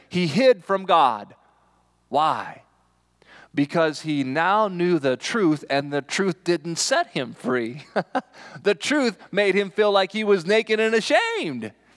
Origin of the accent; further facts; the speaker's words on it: Kansas, United States; now in Rapid City, United States; I had never been to South Dakota. I grew up in Kansas.